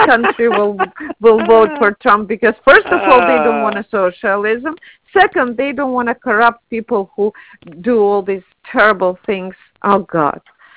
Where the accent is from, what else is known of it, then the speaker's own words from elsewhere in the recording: Odesa, Odesa Oblast, Ukraine; moved away; Now it's Ukraine. I'm from Odessa, Ukraine. Now it's Ukraine